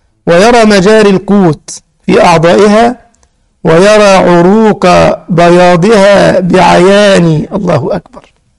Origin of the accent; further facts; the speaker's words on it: Egypt; يعني مثلا عندنا في مصر كان في عملات من سنة 20